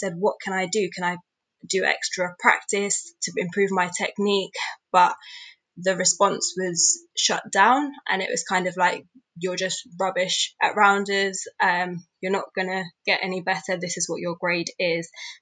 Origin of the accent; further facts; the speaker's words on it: London, United Kingdom; I grew up in West London in a very diverse borough.